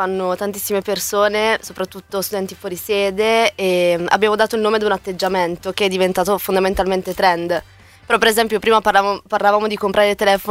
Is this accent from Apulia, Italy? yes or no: yes; Apulia, Italy; Io Puglia.